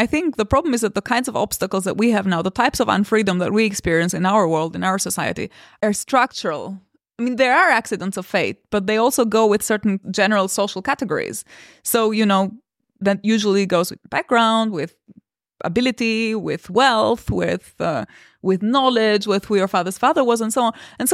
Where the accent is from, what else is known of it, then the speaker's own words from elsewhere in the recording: Albania; English is a second language; I could have been born in a different family, but I also, you know, I come from Albania, so I constantly think about my fellow Albanian youngsters, my schoolmates.